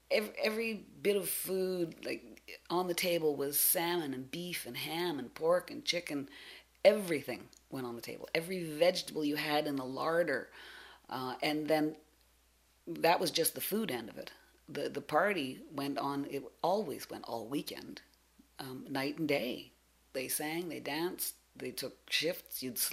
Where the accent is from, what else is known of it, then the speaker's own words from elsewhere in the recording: Salt Spring Island, British Columbia, Canada; And all her children were born and raised on Salt Spring. We were all born and raised on Salt Spring. Being part Indian, we were not raised on reserve at all. We were raised just in the regular community, attended the local schools.